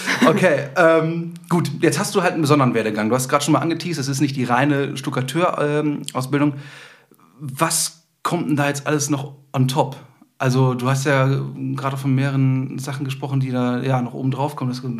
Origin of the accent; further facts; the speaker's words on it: West Germany, Germany; also ich komme jetzt aus dem Westen Deutschlands. Bonn ist ja auch im Westen.